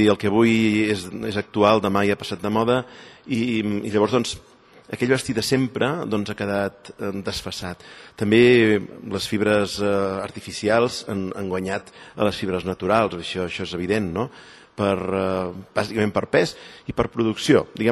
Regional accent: Catalonia, Spain; fins i tot com a catalans, com a pallaresos, com a vallfosquins

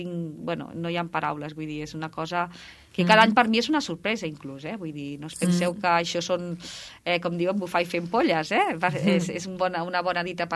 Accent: Balaguer, Catalonia, Spain; jo visc a Balaguer, també val a dir, tenim que fer una mica de territori. Jo sóc de Balaguer

